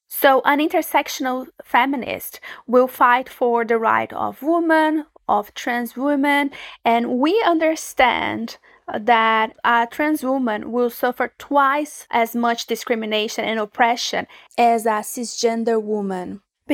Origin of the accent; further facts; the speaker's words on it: Brazil; As I mentioned before, I'm from Brazil